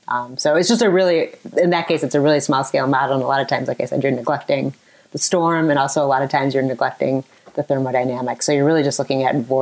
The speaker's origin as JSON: {"language": "English", "town": "Chicago", "region": "Illinois", "country": "United States", "tie": "born or raised there", "said": "I grew up in the Chicago area."}